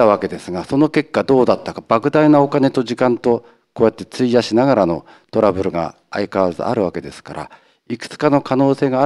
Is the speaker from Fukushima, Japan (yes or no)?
yes; Fukushima, Japan; 私は福島県の出身で